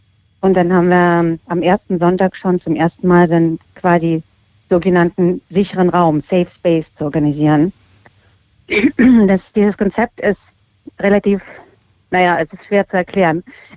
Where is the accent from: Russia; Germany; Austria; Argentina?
Russia; Ein Muss für mich als Russin zu sagen, was ich davon halte